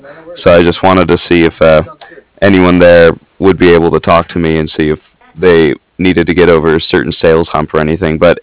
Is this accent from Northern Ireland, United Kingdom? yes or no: no; Cardiff, Wales, United Kingdom; from Cardiff.